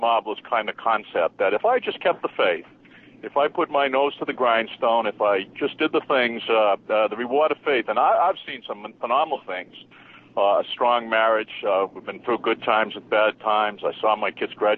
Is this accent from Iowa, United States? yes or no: no; Boston, Massachusetts, United States; I came out of working class Boston, basically. I grew up in Roxbury, Jamaica Plain.